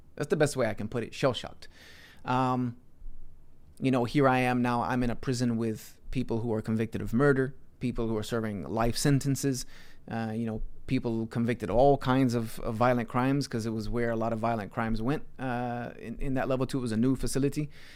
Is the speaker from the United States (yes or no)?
yes; Greenville, South Carolina, United States; Ridgedale is about as far away from my hometown of Greenville that you can get.